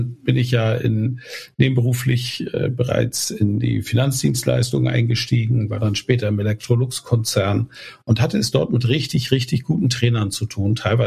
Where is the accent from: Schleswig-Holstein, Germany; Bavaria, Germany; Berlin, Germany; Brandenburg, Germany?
Schleswig-Holstein, Germany; Ich bin in einem Dorf groß geworden in Schleswig-Holstein. Das war ein Dorf, das wenig akademische Mitglieder hatte in seiner Gesellschaft.